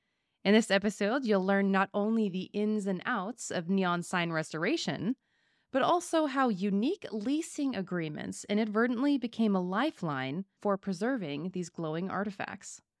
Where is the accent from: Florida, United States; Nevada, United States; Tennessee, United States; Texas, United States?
Nevada, United States; I'm from Nevada. I grew up there, but I've never been able to come to the Neon Sign Museum.